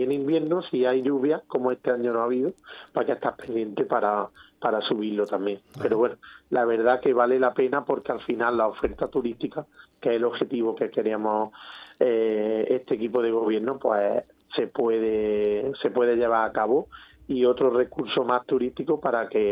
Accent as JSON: {"language": "Spanish", "town": "Granada", "region": "Andalusia", "country": "Spain", "said": "Yo vengo de Granada"}